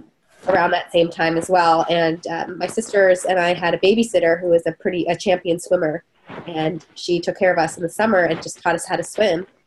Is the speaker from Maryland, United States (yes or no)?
yes; Maryland, United States; Where I grew up in Maryland, it's swimming is a really big sport there.